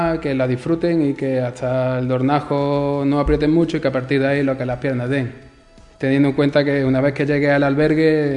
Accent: Priego de Córdoba, Andalusia, Spain; Yo soy de Priego de Córdoba y allí no tenemos.

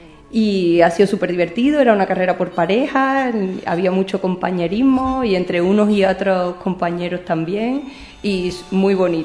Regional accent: Seville, Andalusia, Spain; No, yo soy de Sevilla.

